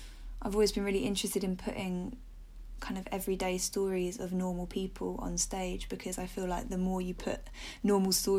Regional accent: Brighton, South East England, United Kingdom; I'm from Brighton originally. I grew up in Brighton

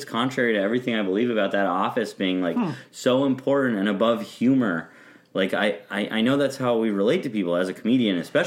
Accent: Colorado, United States; and I'm from Colorado, that doesn't freak me out

